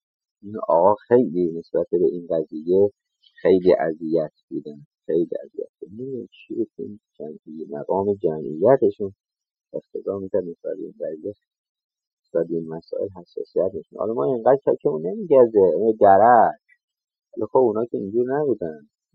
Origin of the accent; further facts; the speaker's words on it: Iran; من یک ایرانی هستم اما هیچ ناسیونالیست نیستم